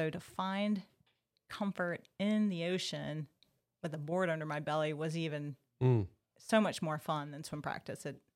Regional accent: Midwest, United States; And I was a swimmer growing up in the Midwest.

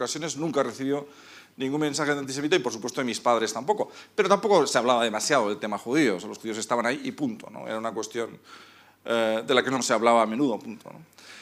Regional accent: Madrid, Community of Madrid, Spain; yo como español y como madrileño, nunca había conocido a un judío en esta ciudad.

